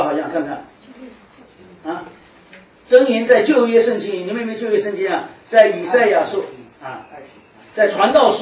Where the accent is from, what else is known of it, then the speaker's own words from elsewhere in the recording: China; 那个 mind， 我中国人讲就良心，是这样